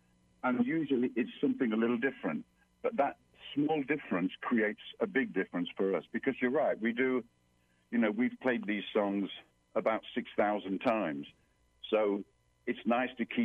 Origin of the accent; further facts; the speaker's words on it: England, United Kingdom; I was born in 1950, so from 50 to 60, I used to listen to the BBC radio growing up in England